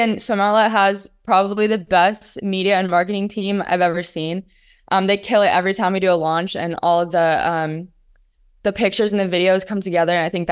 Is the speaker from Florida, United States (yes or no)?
yes; Sarasota, Florida, United States; we actually got to do the shoot in my hometown, Sarasota.